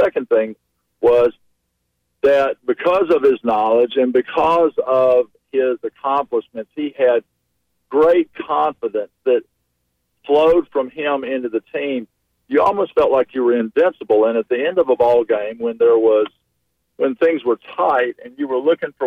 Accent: Memphis, Tennessee, United States; I was from Memphis. And even though Steve Shaw and I weren't from, you know, from the state, we were from, might as well have been from, as far as being from border states. I was just across the river.

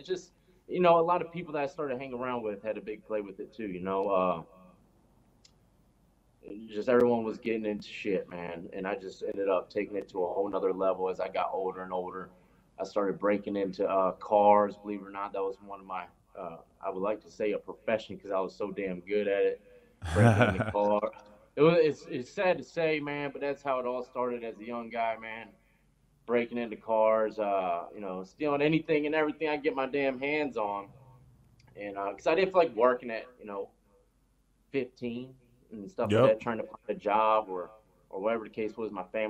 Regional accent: Chesapeake, Virginia, United States; I grew up in a place called Chesapeake in Virginia. In Tidewater area near Norfolk, Virginia Beach, Portsmouth.

